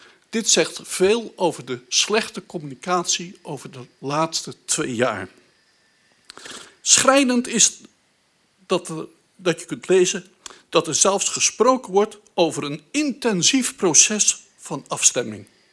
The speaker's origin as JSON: {"language": "Dutch", "town": "Taarlo", "region": "Drenthe", "country": "Netherlands", "said": "uit Taarlo en ik ben aanwonende."}